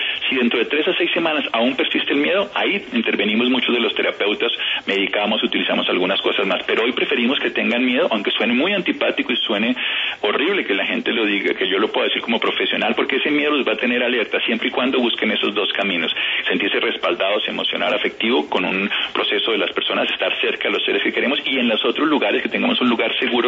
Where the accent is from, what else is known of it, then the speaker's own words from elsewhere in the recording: Armero, Tolima, Colombia; Sí, yo soy de Armero, Tolima.